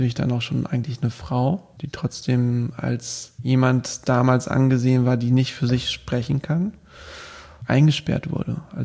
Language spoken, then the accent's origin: German; Diepholz, Lower Saxony, Germany; ich komme aus Diepholz in Niedersachsen